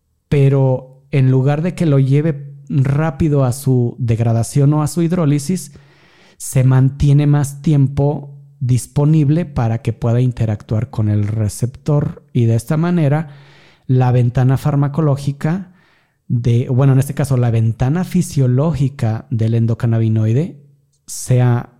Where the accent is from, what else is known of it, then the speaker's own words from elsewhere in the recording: Mexico; Como sociedad mexicana, el que más usamos es el chile, ¿no?